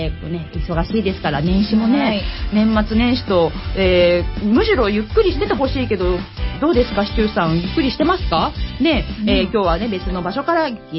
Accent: Kawasaki, Kanagawa, Japan; 川崎生まれ川崎育ち、自称夢見ヶ崎動物公園専属アイドル … のリーダー、おしゃべり担当

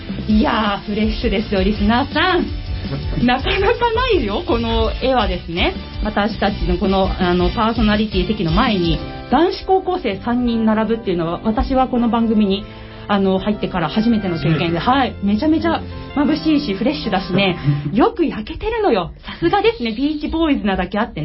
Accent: Kawasaki, Kanagawa, Japan; 川崎生まれ川崎育ち、自称夢見ヶ崎動物公園専属

